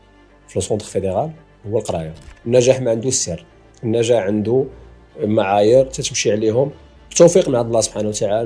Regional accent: Boujniba, Béni Mellal-Khénifra, Morocco; تما فين كبرت، تما فين لعبت كره بزاف، تما فين عندي كاع الذكريات، وتما فين قريت حتى الباك، حتى لعبت سينيور. هذا هو يعني الانتقال ديالي ما بين بوجنيبه

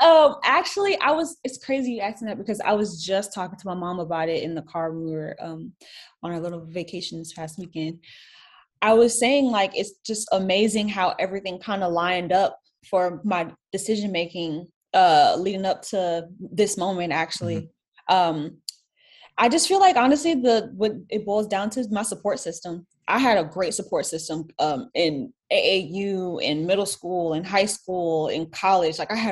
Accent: Orlando, Florida, United States; moved away as an adult; now in Austin, United States; because I'm originally from Orlando, Florida, but I live in Austin, Texas.

